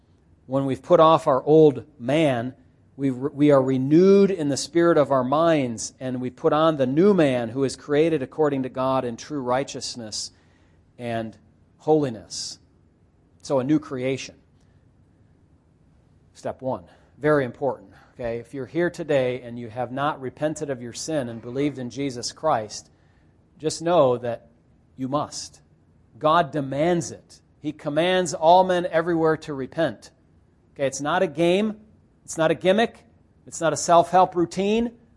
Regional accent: Chelsea, Michigan, United States; also born or lived in Milan / Ypsilanti; It's not, you know, where I grew up in Chelsea or Milan or Ypsilanti or whatever.

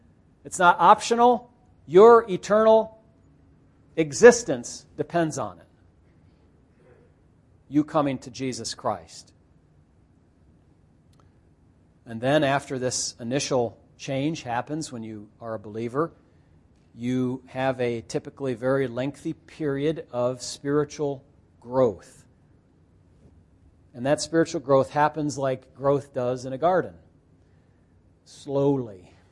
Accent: Chelsea, Michigan, United States; also born or lived in Milan / Ypsilanti; It's not, you know, where I grew up in Chelsea or Milan or Ypsilanti or whatever.

